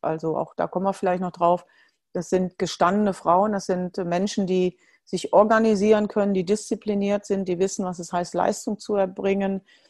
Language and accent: German; Germany; die Bundestrainerin in Deutschland, bin zurück in meine Heimat, bin dort angekommen, wo ich lange für gespielt habe